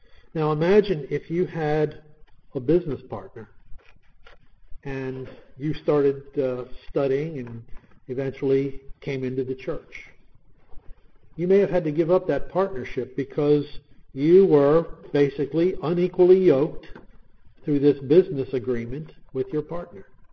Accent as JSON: {"language": "English", "town": "Baltimore", "region": "Maryland", "country": "United States", "tie": "born or raised there", "said": "I used to love crabs. Of course, I grew up in Baltimore. What do you expect? But that was the way we lived."}